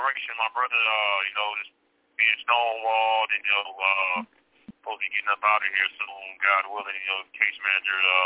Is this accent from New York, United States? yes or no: no; Florida, United States; You know, I'm from Florida, you know, so I'm a native of Florida.